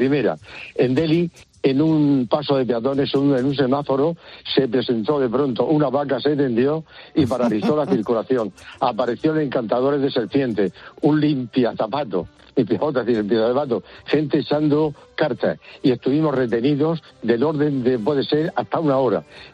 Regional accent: Lorca, Region of Murcia, Spain; soy murciano, lorquino.

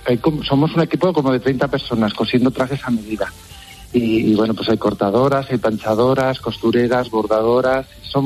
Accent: Miguel Esteban, Castilla-La Mancha, Spain; Sí, bueno, mira, Miguel Esteban es mi pueblo. Es un pueblo de mucha tradición de confección.

